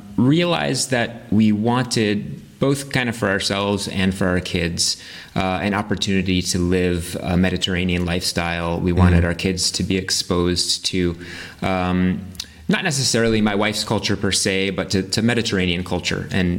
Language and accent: English; Rhode Island, United States; now in Boston, United States; You know, I'm from Rhode Island originally, though I've spent most of the better part of the past 15 years living in Boston.